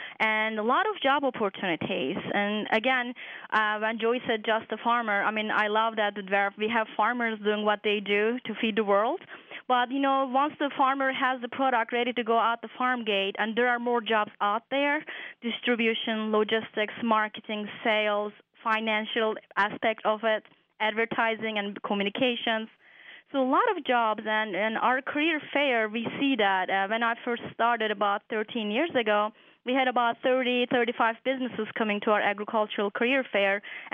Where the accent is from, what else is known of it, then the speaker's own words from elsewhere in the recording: Istanbul, Turkey; Personally, I'm from Istanbul, Turkey. I do not have any farming background myself.